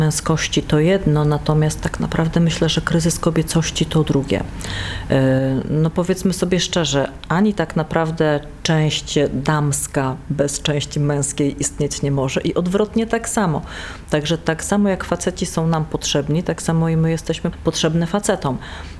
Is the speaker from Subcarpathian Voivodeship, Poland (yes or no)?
no; Gdynia, Pomeranian Voivodeship, Poland; A to głównie dlatego, że pochodzę z Trójmiasta. Pochodzę z Gdyni i gdzieś tam to Trójmiasto, szczególnie Gdynia, cały czas płyną w mojej krwi.